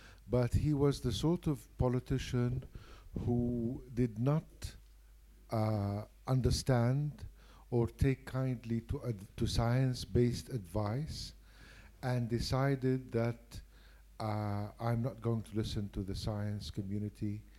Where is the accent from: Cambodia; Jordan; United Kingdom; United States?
Jordan; I'm from Jordan